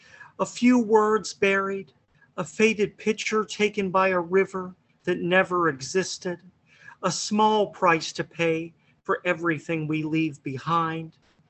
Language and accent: English; Greensburg, Pennsylvania, United States; I grew up in Greensburg